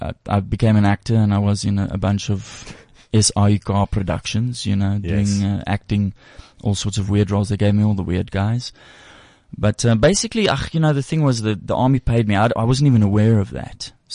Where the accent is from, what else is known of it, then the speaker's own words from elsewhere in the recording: South Africa; And when I go to the Netherlands and they hear I'm a South African, they're all like, wow, do you know